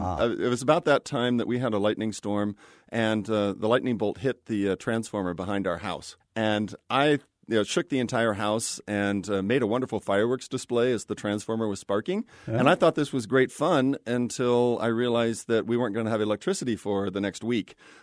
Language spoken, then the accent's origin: English; Kansas, United States; So, for example, I grew up in Kansas, and we have lots of thunderstorms.